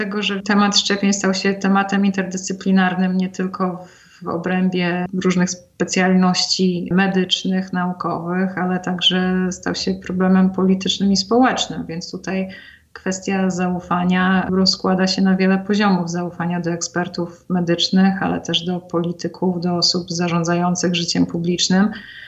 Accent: Białystok, Podlaskie Voivodeship, Poland; Pochodzę z Białegostoku i często tam bywam.

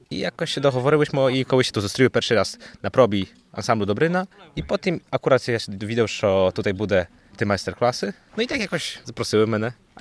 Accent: Giżycko, Warmian-Masurian Voivodeship, Poland; now in Białystok, Poland; Я з Гіжицька, але я студіюю в Бєлстоці.

